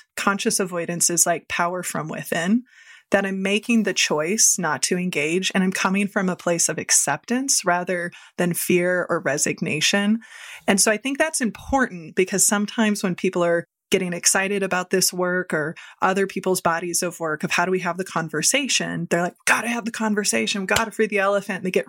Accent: Midwest, United States; I grew up in the Midwest. I grew up from families of conflict avoidance.

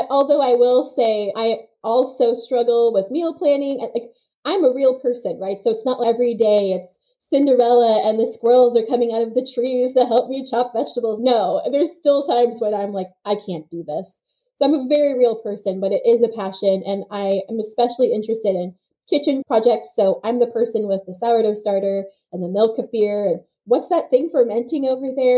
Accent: Scotland, United Kingdom; born there; I was born in Scotland and people are surprised by that. But I'm a military brat. I've moved a lot. And my answer to where I'm from has always been a little complicated.

